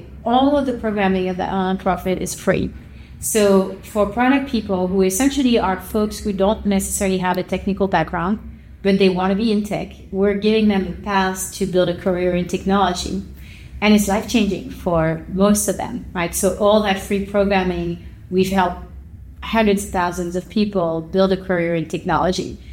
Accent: Paris, Île-de-France, France; moved away as an adult; now in United States; So I grew up in Paris and graduated electrical engineering there, and then right after I moved to get my MBA at Stanford.

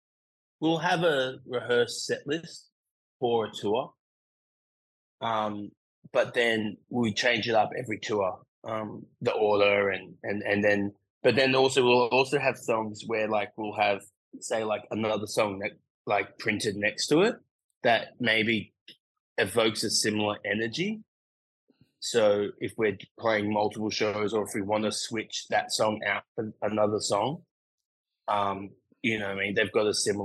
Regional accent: Sydney, New South Wales, Australia; now in Melbourne, Australia; I grew up in Sydney my whole life.

